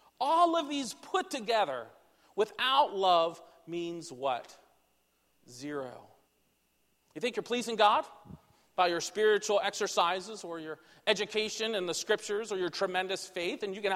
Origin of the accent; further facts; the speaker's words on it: Virginia, United States; And I'm from the Shenandoah Valley when I went to school, and I had like the Blue Ridge Mountains and the Appalachian Mountains